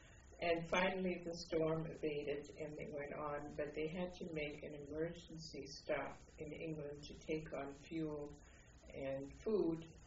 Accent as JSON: {"language": "English", "town": "Kippenheim", "region": "Baden-Württemberg", "country": "Germany", "tie": "born or raised there", "also_born_or_lived": "Freiburg", "said": "I was born on August 15th, 1924, in Freiburg, Germany. And that's Freiburg is located in the Black Forest. But we lived in a village called Kippenheim, which is about 40 kilometers north of Freiburg. My father's family had lived there for a long time."}